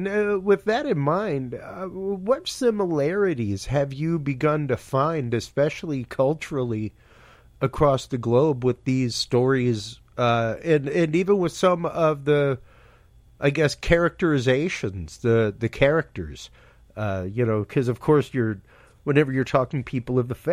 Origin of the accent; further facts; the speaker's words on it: Louisiana, United States; You know, I'm Cajun. We have the Rougerou. And yeah, like that came directly over from France with us all the way through Acadia, all the way down.